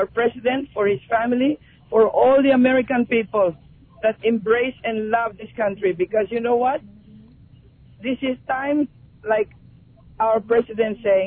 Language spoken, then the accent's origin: English; Philippines; now in United States; I am from the Philippines. We have lived here for the last 40 years.